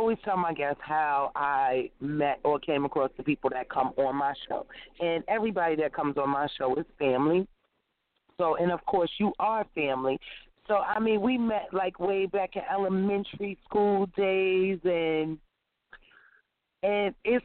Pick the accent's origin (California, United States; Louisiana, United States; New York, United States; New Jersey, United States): New York, United States; Yonkers; So growing up in Yonkers, I know we were more like a family. We were more like a community.